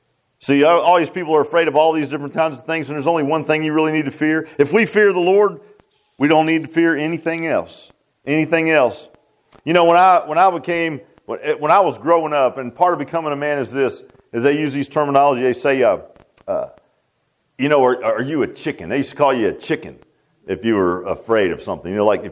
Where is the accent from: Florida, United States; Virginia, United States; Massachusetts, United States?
Virginia, United States; Virginia Beach; We were down in, I grew up in Virginia Beach.